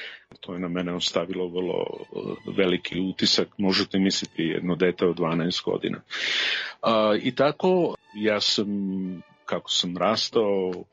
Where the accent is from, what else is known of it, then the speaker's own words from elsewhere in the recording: Chicago, Illinois, United States; Ja sam odrastao u Americi. Roditelji su iz Srbije, iz Jugoslavije